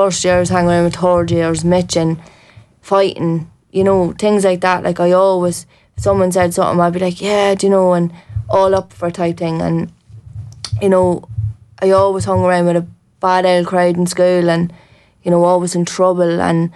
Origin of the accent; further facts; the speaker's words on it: Dundalk, Leinster, Ireland; I moved from Dundalk to a country, out to country, and that was one of the biggest mistakes that ever happened to me